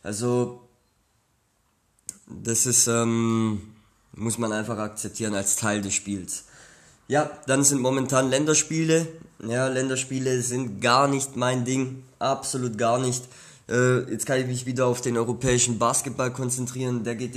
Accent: Ludwigsburg, Baden-Württemberg, Germany; nehmen wir einfach mal hier, Ludwigsburg ist meine Heimat, ja

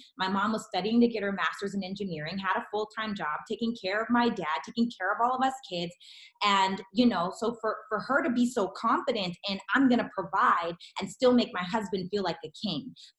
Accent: Canada; moved away as an adult; now in Los Angeles, United States; Growing up, I grew up in Canada, right? I didn't move to Los Angeles until I was 20 years old. I moved by myself. And growing up, I'm an African American, and there aren't very many African Americans back home.

